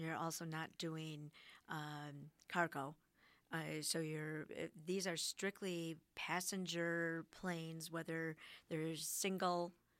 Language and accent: English; Milwaukee, Wisconsin, United States; But I think I grew up in the Milwaukee area, so I used to go, and it was a big treat when I was a little kid to go out to Mitchell Field and watch the planes take off.